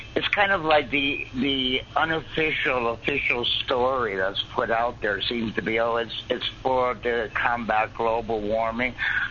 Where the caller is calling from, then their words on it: Reno, Nevada, United States; from Reno, Nevada.